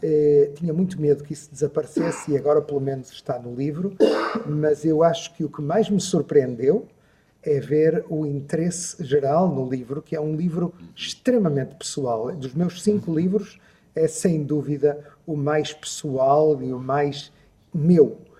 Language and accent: Portuguese; Porto, Norte, Portugal; born there; Eu também sou do Norte, eu nasci no Porto.